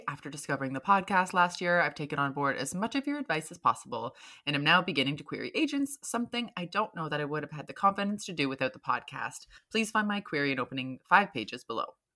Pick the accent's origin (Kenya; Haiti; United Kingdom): United Kingdom; now in San Francisco, United States; I'm a British writer and social media marketer living and working in San Francisco, which I've called home since 2014.